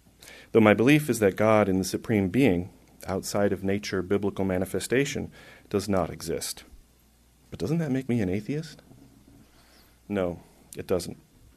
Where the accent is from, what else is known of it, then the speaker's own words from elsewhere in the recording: Minnesota, United States; I grew up in Minnesota, home of Lake Wobegon, Lutheranism, the Coen brothers, and Spam, the kind in a can.